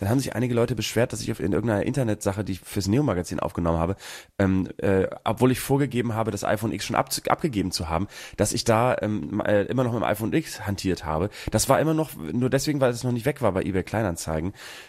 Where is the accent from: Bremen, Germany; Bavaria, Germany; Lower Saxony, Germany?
Bremen, Germany; Wertstoffhof. Und Recyclinghof, hat man bei uns in Bremen gesagt.